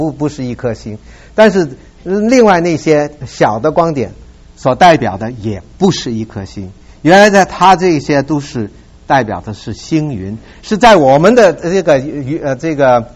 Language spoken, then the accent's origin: Chinese; China; 那我们的常常的叹我们中国人太多了，的确人中国人是太多了啊。而且我第一次发现中国人多的时候，是我大概是20多年前第一次回到上海，走在这个南京东路的时候